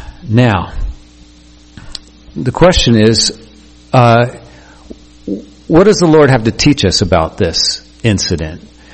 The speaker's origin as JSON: {"language": "English", "town": "Bend", "region": "Oregon", "country": "United States", "tie": "born or raised there", "said": "I was raised mostly in Bend, Oregon, and the Deschutes River flows through."}